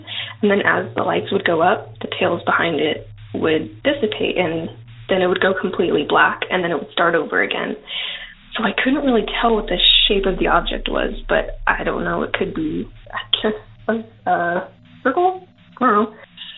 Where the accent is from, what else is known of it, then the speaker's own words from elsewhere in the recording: Yuma, Arizona, United States; I am from Yuma, Arizona, born and raised. I was living in Avondale at the time, Avondale, Arizona.